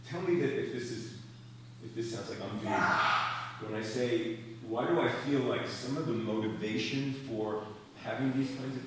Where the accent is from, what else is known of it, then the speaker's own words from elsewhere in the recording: New York, United States; living here, you know, my transition from being a New Yorker and realizing that people are conflict diverse.